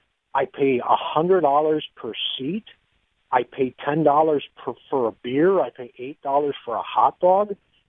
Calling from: Wisconsin, United States; from Wisconsin. Actually, I work in Dubuque.

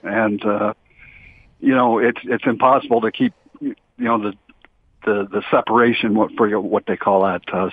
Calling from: Windsor, Ontario, Canada; I'm calling from Windsor. Just let you know, this virus is over here, too.

